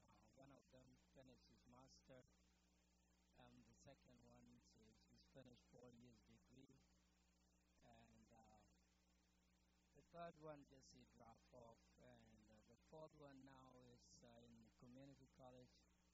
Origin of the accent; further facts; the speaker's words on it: South Sudan; English is a second language; now in Cottage Grove, United States; So I'm from South Sudan.